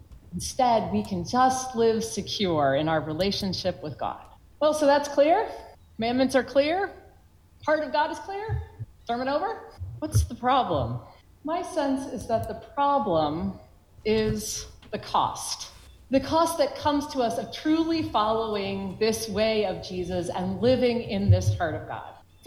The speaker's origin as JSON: {"language": "English", "town": "Charlottesville", "region": "Virginia", "country": "United States", "said": "Some of you know that I am from Charlottesville, Virginia"}